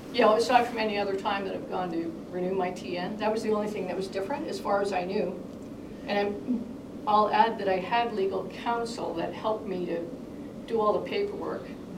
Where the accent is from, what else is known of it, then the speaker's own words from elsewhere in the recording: Canada; now in United States; And I'm a Canadian citizen, so I need this documentation to work here.